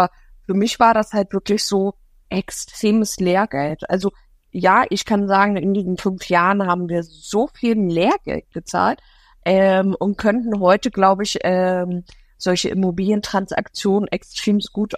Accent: Hamburg, Germany; wir sind beide Hamburger

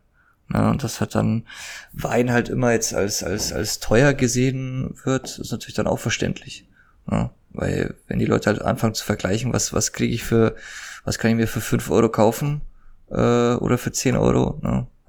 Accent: Bavaria, Germany; Ich komme vom Chiemsee aus Bayern

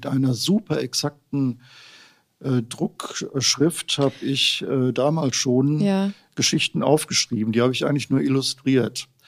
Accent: North Rhine-Westphalia, Germany; Ich bin aufgewachsen in Ostwestfalen, in so einem kleinen Dorf, so einem katholischen, sehr katholischen Umfeld.

